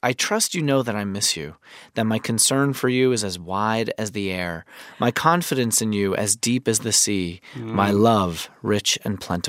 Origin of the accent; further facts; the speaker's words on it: New York, United States; as a New Yorker, I was kind of like, all right, go ahead.